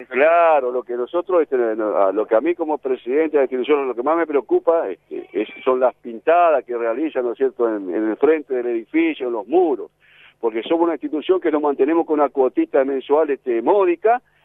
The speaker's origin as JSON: {"language": "Spanish", "country": "Paraguay", "said": "como ciudadano paraguayo"}